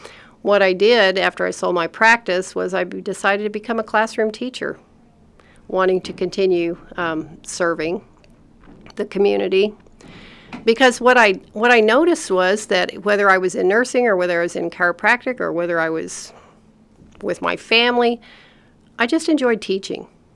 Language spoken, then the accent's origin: English; Albuquerque, New Mexico, United States; the experiences that I had growing up in Albuquerque provided me a culturally diverse background because there's lots of tribes in that area and different cultures.